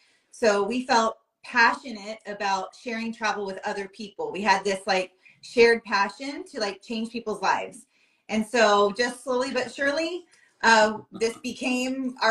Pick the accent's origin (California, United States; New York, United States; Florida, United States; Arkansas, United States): Florida, United States; Tampa; They've actually, not just because we're from Tampa, we love that airport